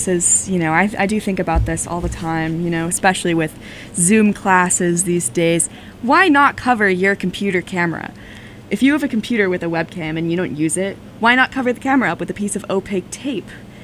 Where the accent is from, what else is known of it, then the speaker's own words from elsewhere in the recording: Stoneham, Massachusetts, United States; You know where I'm from. I'm from Stoneham. I'm one town over from Medford.